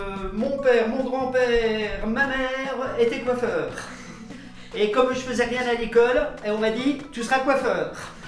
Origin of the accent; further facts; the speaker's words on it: Auxonne, Bourgogne-Franche-Comté, France; Alors, moi je suis né à Auxonne. Je suis né à Auxonne en 53.